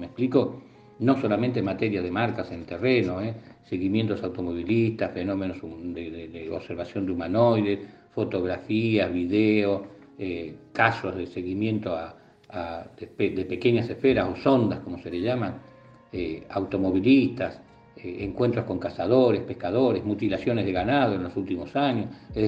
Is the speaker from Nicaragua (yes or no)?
no; La Plata, Buenos Aires Province, Argentina; como soy de La Plata tengo todo a mano